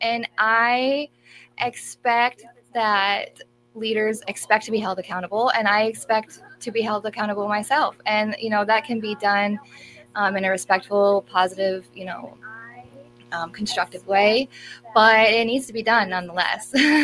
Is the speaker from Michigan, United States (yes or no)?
yes; Michigan, United States; I grew up in Newaygo County, and when I first moved home, I was trying to purchase my great grandmother's home.